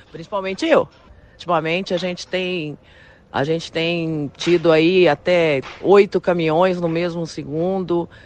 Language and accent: Portuguese; Paraná, Brazil; É sempre um prazer estar aqui em Cascavel, estar no Paraná, né, minha terra.